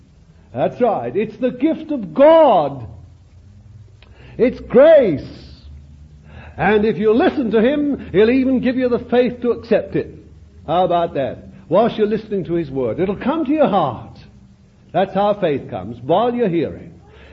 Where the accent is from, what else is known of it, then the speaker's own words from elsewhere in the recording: London, United Kingdom; born there; but then I was born in the East End of London. You see, terrible place.